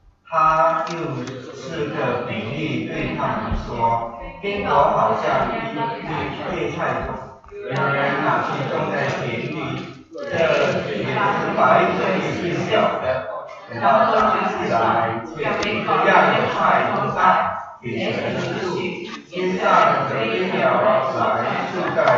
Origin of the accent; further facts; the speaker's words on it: Guangdong, China; 即系好像我们广东人说的芝麻绿豆小事啦。